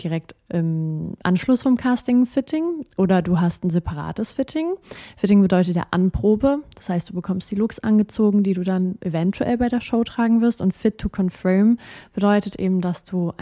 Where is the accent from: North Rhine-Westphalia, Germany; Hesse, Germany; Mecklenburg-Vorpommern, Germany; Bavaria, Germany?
Mecklenburg-Vorpommern, Germany; Rostock; war das damals in meiner Heimatstadt Rostock